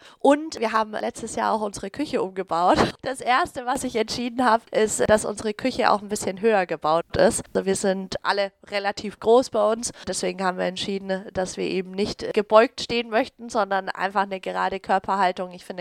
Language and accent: German; Nuremberg, Bavaria, Germany; ich komme aus Nürnberg